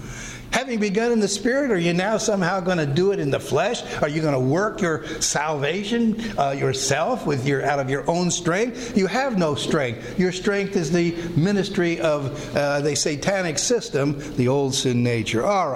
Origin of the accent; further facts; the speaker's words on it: Pottstown, Pennsylvania, United States; Ultimately, I was born in Pottstown, Pennsylvania.